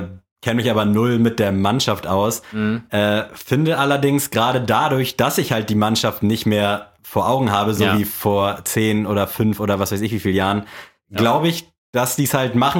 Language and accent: German; Germany; Eigentlich muss man als Deutscher das ja irgendwie hassen.